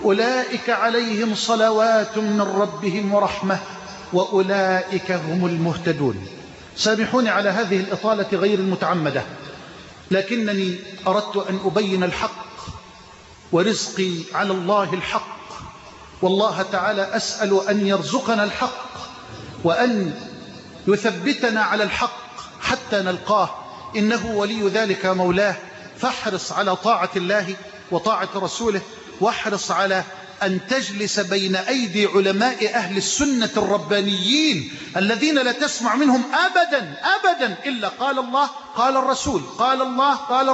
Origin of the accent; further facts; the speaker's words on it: Egypt; واجعل بلدنا مصر أمنا أمانا سخاء رخاء